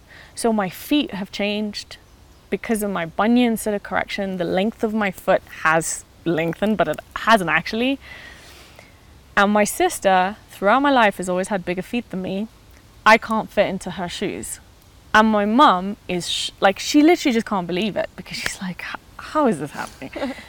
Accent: Kenya; And as a Kenyan, it bugs me to my bone to see Kenyans, even athletes, who used to run barefoot, now running with modern day footwear

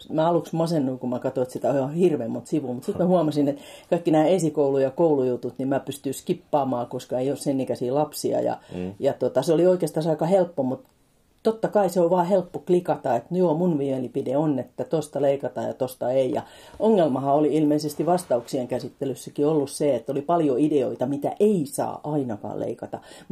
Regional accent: Pori, Satakunta, Finland; mä oon syntyperäinen porilainen

